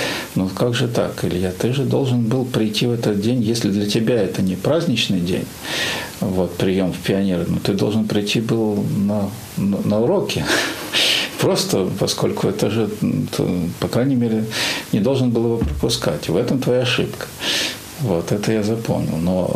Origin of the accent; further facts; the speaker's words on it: Penza, Penza Oblast, Russia; для меня Пенза – это мой родной город. Я ее всегда вспоминаю, когда вспоминаю свое детство.